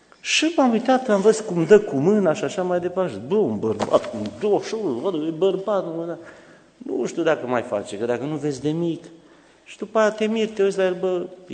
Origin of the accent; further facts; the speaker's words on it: Solovăstru, Mureș County, Romania; Eu am crescut în Solovăstru, un sat de oameni simpli, țărani, așa sunt și eu, și noi am crescut toți într-o cameră.